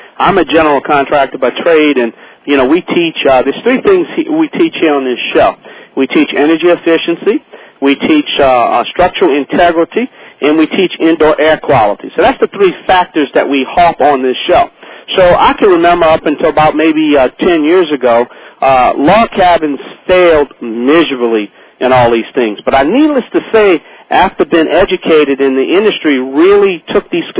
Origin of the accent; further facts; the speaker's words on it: Louisiana, United States; accent: Cajun; I gotta put my Cajun accent in there.